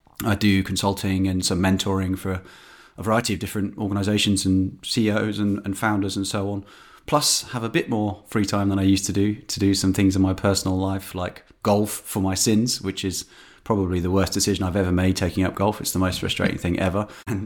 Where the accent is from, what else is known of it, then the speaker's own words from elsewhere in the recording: England, United Kingdom; I'm obviously from Great Britain, England specifically.